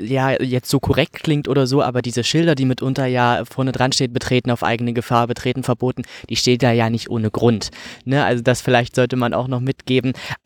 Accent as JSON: {"language": "German", "town": "Glauzig", "region": "Saxony-Anhalt", "country": "Germany", "said": "Ich komme aus Glauzig, ja, das darf man so erwähnen."}